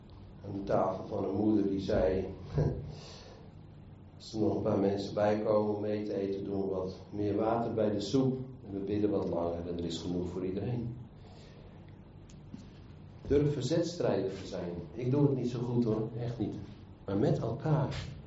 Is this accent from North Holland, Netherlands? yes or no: no; Hazerswoude-Dorp, South Holland, Netherlands; born there; Ik herinner mij in de geboorteplaats waar ik geboren ben, Hazenswoude dorp, hier vlakbij. Ik ben na de oorlog geboren, ben van 47.